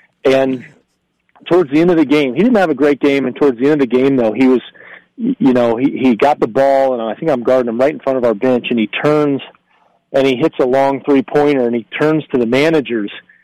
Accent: California, United States; You know, I grew up in the Bay Area, and I grew up actually not too far from, I was high school rivals with, Gary Payton.

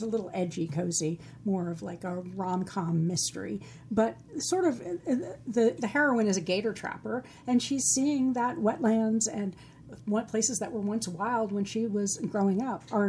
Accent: New England, United States; also born or lived in California; I'm from the Northeast. I grew up in California and New England, but I don't know a lot about Pittsburgh or Philadelphia.

